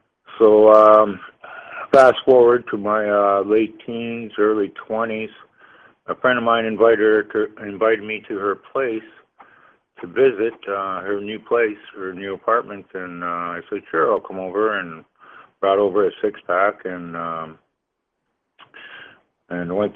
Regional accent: St. Catharines, Ontario, Canada; an apartment in my hometown in St. Catharines, which is just outside of Niagara Falls

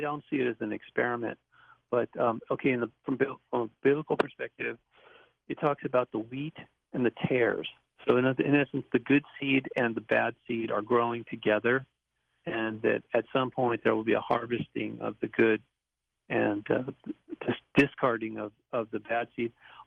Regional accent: Malibu, California, United States; I got to meet Frank Capra Sr. when I was growing up in Malibu.

